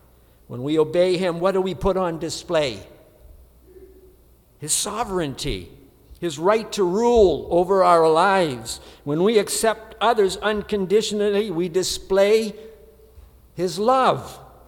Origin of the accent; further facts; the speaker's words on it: Ontario, Canada; I grew up in Ontario.